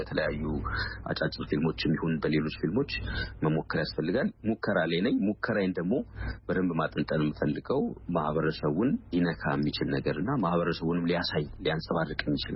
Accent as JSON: {"language": "Amharic", "region": "Addis Ababa", "country": "Ethiopia", "tie": "born or raised there", "said": "ውጭ ሀገር ብኖርም ያደኩት ትልቅ ኮንድረስ ይኖርኩት ኢትዮጵያ ውስጥ ነው አዲስ አበባ ነው"}